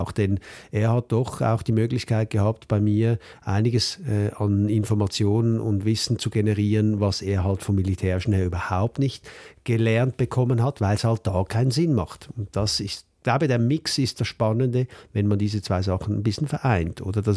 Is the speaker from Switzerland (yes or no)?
yes; Switzerland; weil bei uns in der Schweiz gibt es Spezialeinheiten